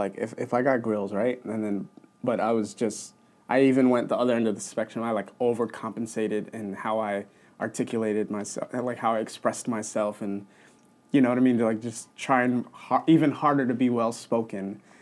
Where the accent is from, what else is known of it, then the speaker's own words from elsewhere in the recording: Baltimore, Maryland, United States; growing up in Baltimore City, like when we got to high school age, all the guys...